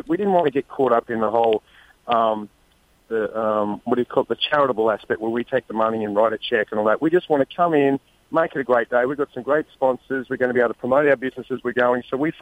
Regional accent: Australia; obviously we're all Australian and we've just gone from a really nice home into a 200-square-foot place.

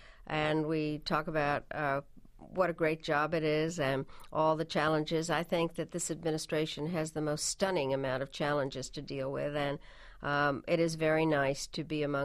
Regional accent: Washington, District of Columbia, United States; And I grew up in Washington when Jackie Kennedy was the first lady, and she set a whole style.

